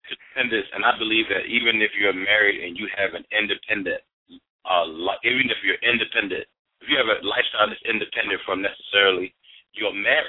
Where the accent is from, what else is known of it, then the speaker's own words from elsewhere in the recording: Brooklyn, New York, United States; now in Ocean City, United States; No, I'm not from the ocean. I'm really from Brooklyn, New York, but right now I'm